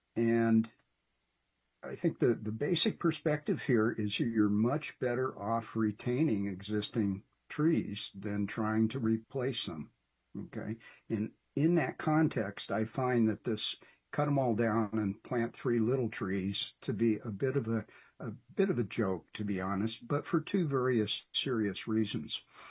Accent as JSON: {"language": "English", "town": "Indianola", "country": "United States", "said": "I'm from Indianola."}